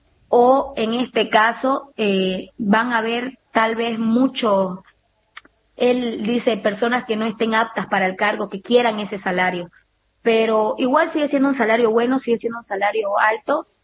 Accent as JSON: {"language": "Spanish", "town": "Warnes", "region": "Santa Cruz", "country": "Bolivia", "said": "nosotros aquí en Santa Cruz, yo soy de Warnes, una sí. ciudad que es al norte de Santa Cruz, somos productores."}